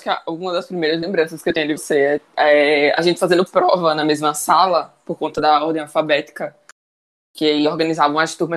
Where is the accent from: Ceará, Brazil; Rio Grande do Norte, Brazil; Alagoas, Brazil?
Alagoas, Brazil; Maceió; Oi, gente … falando diretamente de Maceió, aprovando o sotaque. Já me disseram que é bem forte.